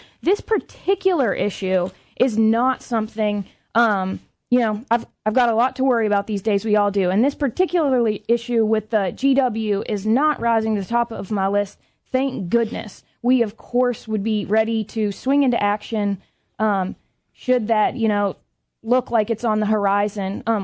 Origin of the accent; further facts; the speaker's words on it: West Virginia, United States; I grew up in West Virginia, so I'm from coal country.